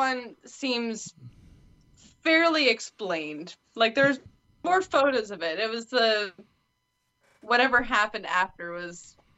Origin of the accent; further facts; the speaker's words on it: Canada; as a Canadian speaking to an American.